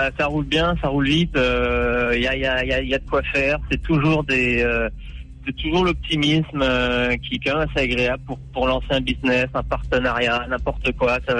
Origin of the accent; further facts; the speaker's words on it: Brittany, France; Si c'est éventuellement un peu de travail en Bretagne, là où j'habite, je suis breton